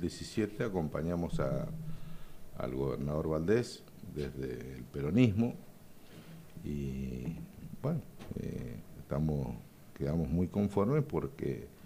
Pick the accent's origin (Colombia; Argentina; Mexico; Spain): Argentina; Santo Tomé, Corrientes; nosotros vivimos acá, yo me crié en Santo Tomé, fui 3 veces intendente de Santo Tomé, hice muchas cosas por mi pueblo